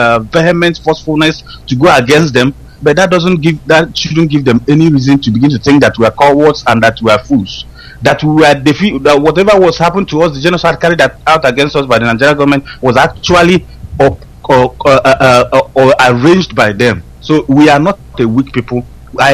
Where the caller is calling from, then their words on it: Malaysia; I'm calling from Malaysia.